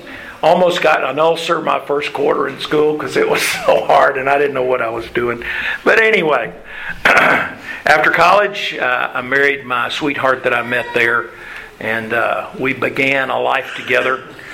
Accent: Kentucky, United States; And I grew up there in Kentucky on a college campus. My high school, I went to Eastern Kentucky.

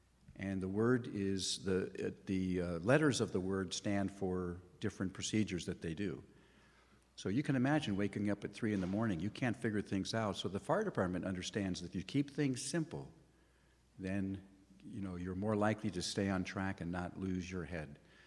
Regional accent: Thousand Oaks, California, United States; That was my hometown. I actually grew up in Thousand Oaks. I returned and became pastor of my hometown.

